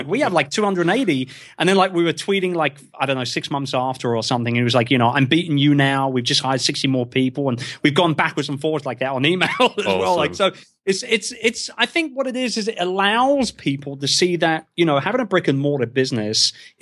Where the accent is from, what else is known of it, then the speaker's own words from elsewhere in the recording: England, United Kingdom; being a Brit, man, I tell you what, they remember you.